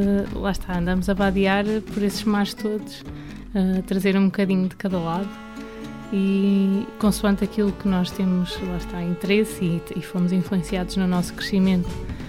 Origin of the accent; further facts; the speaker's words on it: Vila Nova de Gaia, Porto, Portugal; Nasci no Porto, mas sou de Gaia.